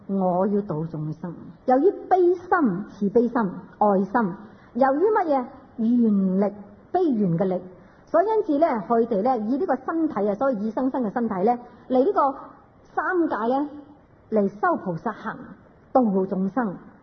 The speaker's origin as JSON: {"language": "Cantonese", "country": "China", "said": "我哋中国人南方嘅广东人啊，细细粒矮矮仔仔啦"}